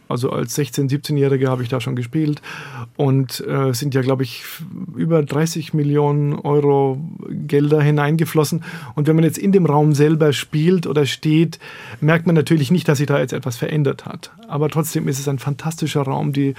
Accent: Bamberg, Bavaria, Germany; also born or lived in Erlangen; now in Berlin, Germany; meine Heimat ist in Bamberg. Ich bin zwar in Erlangen geboren, aber nur, weil mein Vater da als Assistenzarzt damals gearbeitet hat. Wir sind eine alte, eingesessene Bamberger Familie.

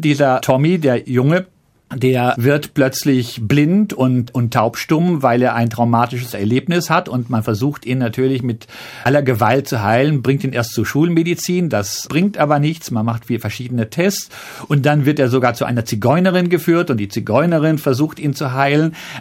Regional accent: North Rhine-Westphalia, Germany; Und ich als 16-Jähriger bin ich also aus dem Sauerland in die Weltstadt Münster gefahren

